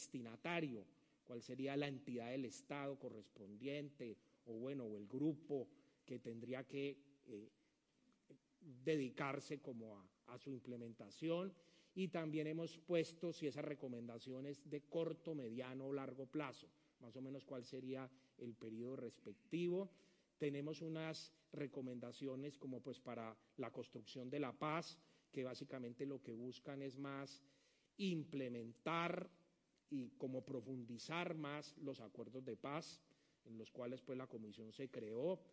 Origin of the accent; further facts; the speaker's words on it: Colombia; como colombianos tenemos toda la legitimidad para precisamente decir que el paradigma de la lucha contra el narcotráfico debe cambiar